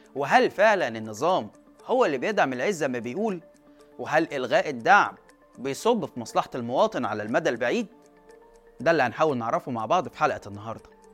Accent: Egypt; صعبة ومحتاجة مطاحن مش متوفرة عندنا في مصر

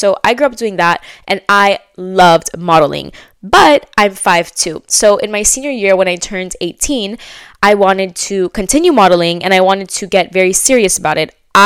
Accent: Miami, Florida, United States; I grew up in Miami, so 16 is the working age.

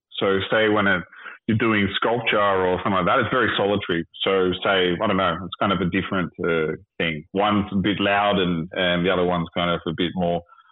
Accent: Australia; Well, growing up in Australia, it's the same as like growing up in any kind of like England, Australia, or America.

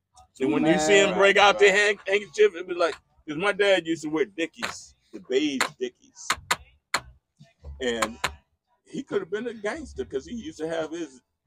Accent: Watts, California, United States; I'm from Watts, California, back in the day before the Watts riots.

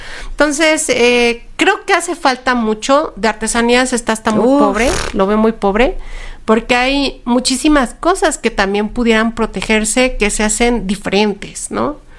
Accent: Mexico; Porque sí deberíamos como mexicanos consumir local y promover que se hicieran más fuertes como productores.

